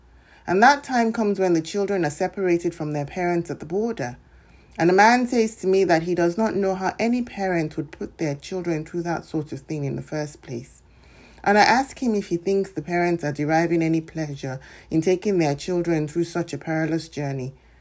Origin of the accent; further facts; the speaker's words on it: Nigeria; And I tell her that I am Nigerian and there is no originally in my story and I am still from there.